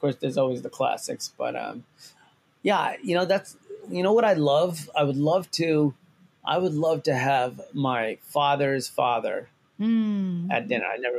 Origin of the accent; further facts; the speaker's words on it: India; The classic is always Gandhi, obviously, especially I'm Indian, and I was born a day before his birthday.